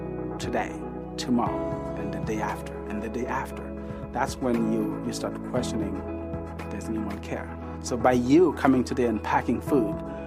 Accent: Haiti; I was born and raised in Haiti. I know what hunger is personally.

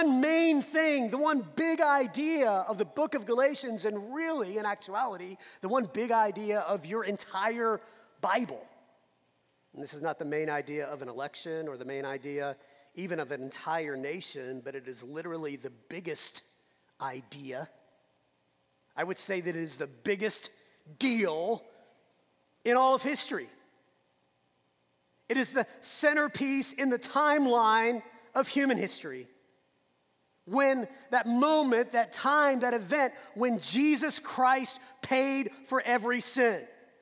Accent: New Orleans, Louisiana, United States; accent: Cajun; Carville is from my hometown of New Orleans, so he has that Cajun accent that I've kind of lost a little bit through the year.

